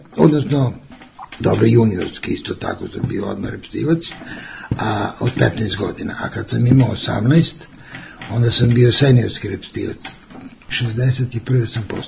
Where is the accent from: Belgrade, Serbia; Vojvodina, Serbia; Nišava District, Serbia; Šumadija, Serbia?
Vojvodina, Serbia; ja sam iz Banata, iz provincije